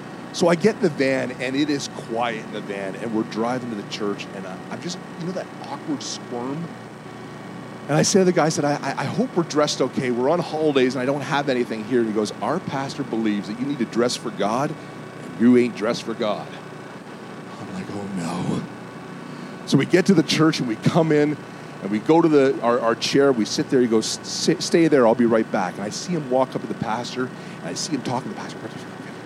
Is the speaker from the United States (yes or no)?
no; Canada; hey, listen, I'm a pastor from Canada, and we're just looking to go to a church on Sunday